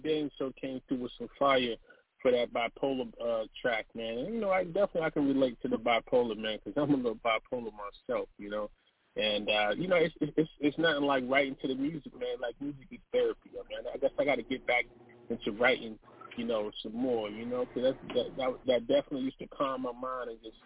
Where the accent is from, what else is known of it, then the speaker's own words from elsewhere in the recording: Rochester, New York, United States; Shout out to Puerto Rico, man. I'm actually from Rochester, New York.